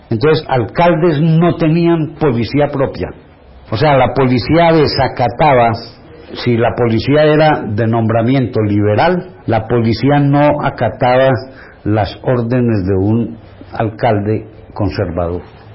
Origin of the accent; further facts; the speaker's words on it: Valle del Cauca, Colombia; Por eso yo no me siento valluno, a mí me dicen, ah, valluno, yo no. Yo soy vallecaucano, no valluno.